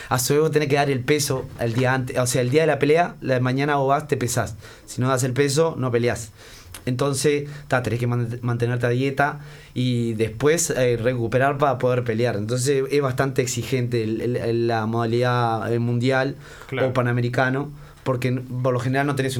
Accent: Paso de los Toros, Tacuarembó, Uruguay; Y yo soy del interior, soy de Paso los Toros.

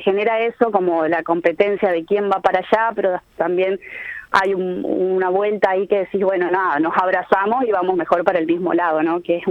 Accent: Chile; now in Carmelo, Uruguay; yo en realidad estoy integrada hace 4 años que estoy acá en Uruguay porque soy chilena.

